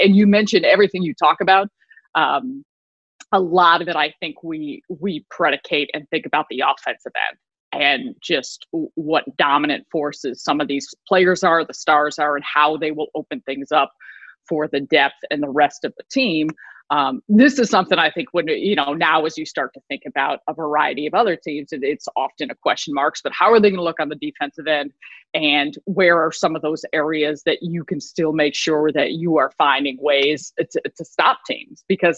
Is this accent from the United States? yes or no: yes; Chicago, Illinois, United States; I have great pride for where I came from and the places that I played in my high school and growing up in Chicago and playing at DePaul.